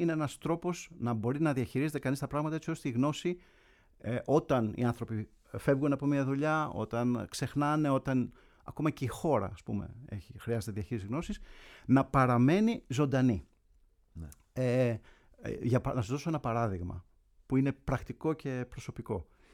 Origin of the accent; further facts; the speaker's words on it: Kifisia, Attica, Greece; also born or lived in Karpathos; Έχω γεννηθεί στην Κάρπαθο, στη Βολάδα Καρπάθου. Ήμουν εκεί μέχρι τα 8 μου χρόνια. Μετά ήρθαμε όλοι μαζί στην Κηφισιά, όπου ήταν και που είχε γεννηθεί η μητέρα μου. Ναι. Και μεγάλωσα εδώ, μεγάλωσα στην Κηφισιά, στο Λύκειο της Κηφισιάς, στο περίφημο πρώτο Λύκειο